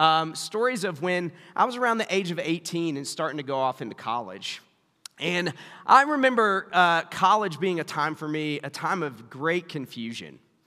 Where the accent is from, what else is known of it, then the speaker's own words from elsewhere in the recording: Spartanburg, South Carolina, United States; We grew up in Spartanburg, South Carolina. And I know you were wondering if the accent was Canadian, but no, it's I grew up in the South